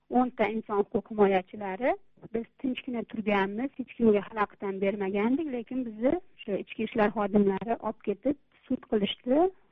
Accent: Fergana Region, Uzbekistan; now in Tashkent, Uzbekistan; 1959-yil 24-noyabrda Farg'ona viloyatida tug'ilganman. Shu Farg'ona viloyatida tug'ilib, shu yerda katta bo'ldim. Keyin taqdir taqozosi bilan 1987-yili siz Toshkent shahriga ko'chib kelganmizda oilamiz bilan

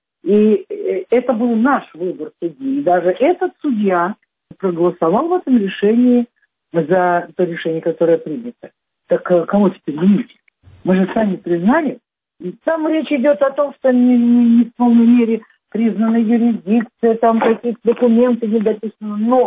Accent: Russia; Я знаю об этом, ну, как любой россиянин, который читает эти публикации на эту тему, и все.

